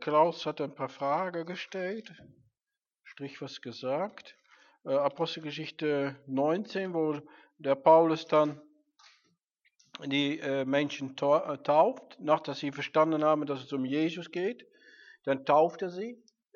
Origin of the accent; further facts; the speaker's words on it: Netherlands; ich bin Holländer